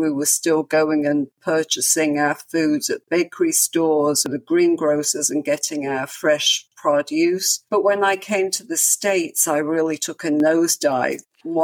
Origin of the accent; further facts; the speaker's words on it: England, United Kingdom; moved away; I'm originally from England